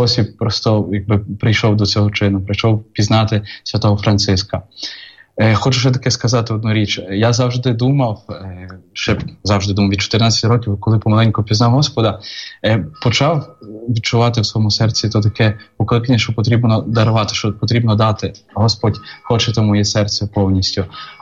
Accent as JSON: {"language": "Ukrainian", "town": "Lviv", "region": "Lviv Oblast", "country": "Ukraine", "also_born_or_lived": "Ulan Bator, Mongolia", "said": "я сам зі Львова, але народився в Монголії, народився в Улан-Баторі, досить так на сході, в Азії, через те, що мій батько є військовим."}